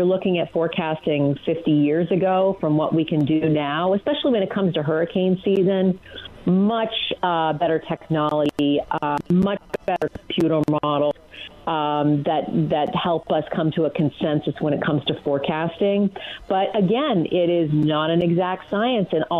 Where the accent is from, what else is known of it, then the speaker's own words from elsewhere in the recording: Canada; moved away as an adult; now in United States; I grew up in Canada until I was in my 20s